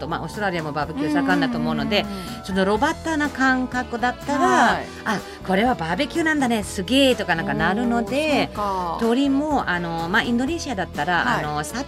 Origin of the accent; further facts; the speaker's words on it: Germany; Japanese is a second language; 私ドイツ人だし